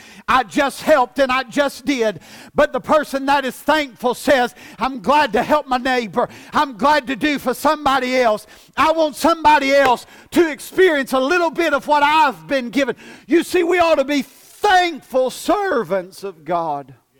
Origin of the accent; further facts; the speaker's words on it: United States; I'm glad I'm an American.